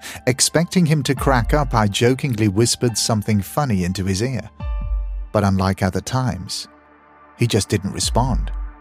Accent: South Africa; now in Grimsby, United Kingdom; I'm South African, but I spend a lot of my time nowadays in Grimsby, northeast Lincolnshire, where my partner is currently living. Hopefully very soon, I will call the UK my home

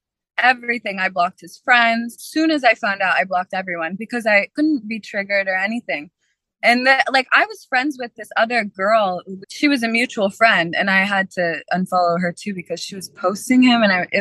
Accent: Michigan, United States; now in Miami, United States; No, I'm from Michigan originally.

